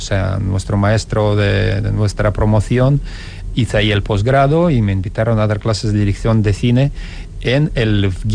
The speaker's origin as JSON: {"language": "Spanish", "town": "Bilbao", "region": "Basque Country", "country": "Spain", "also_born_or_lived": "Moscow, Russia", "said": "aunque ya sabemos que los bilbaínos nacemos donde nos da la gana, y nací en Moscú por circunstancias geopolíticas."}